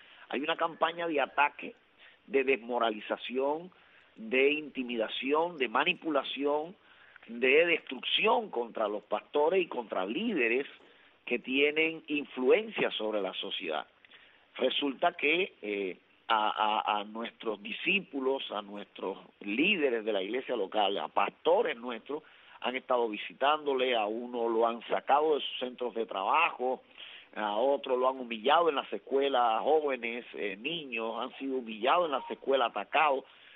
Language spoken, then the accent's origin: Spanish; Cuba; ciudadano cubano, y esto para todo ciudadano cubano que me escucha, esto es un peligro para nosotros como ciudadano cubano